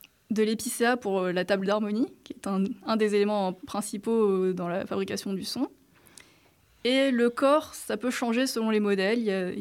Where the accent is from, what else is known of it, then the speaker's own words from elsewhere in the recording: Île-de-France, France; j'ai 31 ans. Je suis originaire de la Seine-Saint-Denis et je suis arrivée à Domfront en juillet 2024, c'est-à-dire il y a un an.